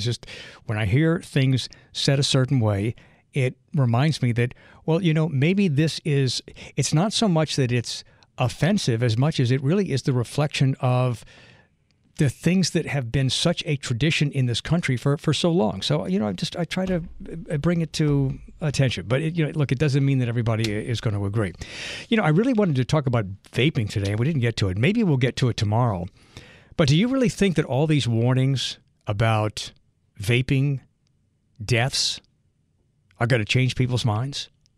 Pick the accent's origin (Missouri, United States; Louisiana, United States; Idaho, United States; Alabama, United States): Louisiana, United States; Metairie; And I remember as a kid growing up in Metairie, I think I remember this show coming on at 6:30 on Monday nights on Channel 6 here locally.